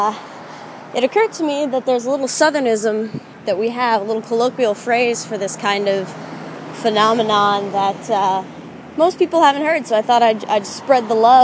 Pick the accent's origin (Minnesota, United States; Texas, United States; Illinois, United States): Texas, United States; Houston; Today I'm in Houston, Texas. I've come back to my hometown for a little bit of Thanksgiving celebration.